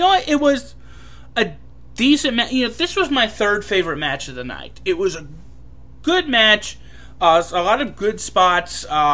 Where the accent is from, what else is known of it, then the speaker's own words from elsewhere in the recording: the South, United States; now in New Jersey, United States; I'm formerly from the South. I know how they think. There's a reason I'm glad to be in New Jersey, to an extent.